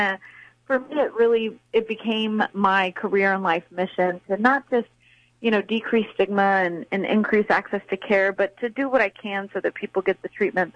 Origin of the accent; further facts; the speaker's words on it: Houston, Texas, United States; I grew up in Houston, went to a private school out in the Woodlands, very expensive college prep school